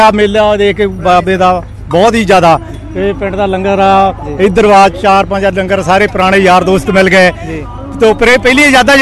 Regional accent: Tashpura, Punjab, India; ਪਿੰਡ ਦਾ ਆਪਣਾ ਤਾਸ਼ਪੁਰਾ

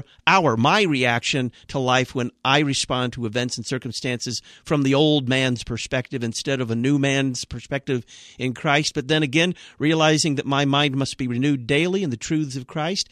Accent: Texas, United States; Mark listens in San Antonio, Texas, my home state.

